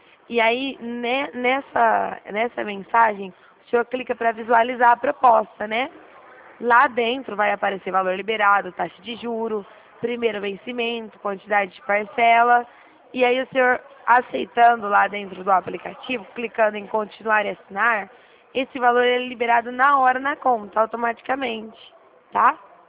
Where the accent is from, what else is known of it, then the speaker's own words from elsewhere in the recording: Dracena, São Paulo, Brazil; Eu sou de Dracena, não sei se o senhor conhece aqui. Dracena, perto de Presidente Prudente.